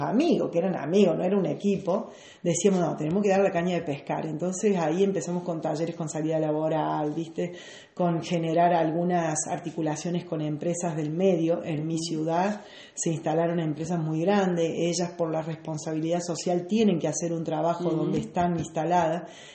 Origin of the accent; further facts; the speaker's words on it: Villa Mercedes, San Luis, Argentina; yo nací en Villa Mercedes y desde muy chiquita trabajamos en lo social.